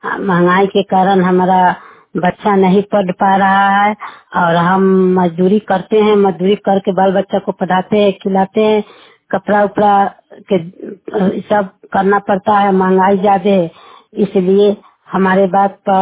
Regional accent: Sumer Patti, India; हम सुमेर पट्टी के रहने वाली हूँ

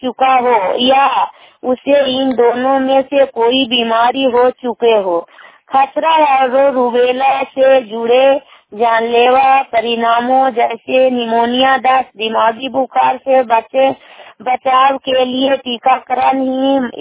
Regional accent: Harnaut, Bihar, India; मैं सेतु गांव की रहने वाली हूँ, सीएमसी काम करती हूँ, हरनौत नालंदा जिला को रहने वाली हूँ।

